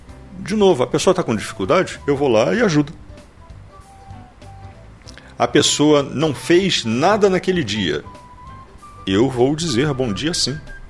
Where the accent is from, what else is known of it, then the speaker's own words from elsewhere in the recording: Angra dos Reis, Rio de Janeiro, Brazil; Eu cresci, eu fui criado em Angra dos Reis, cresci lá, minha infância praticamente toda morei lá.